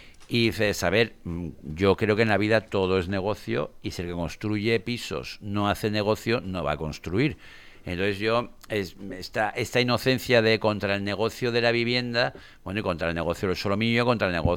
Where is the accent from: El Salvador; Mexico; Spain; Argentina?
Spain; Valencian Community; accent: Valencian; Nosotros tenemos acento valenciano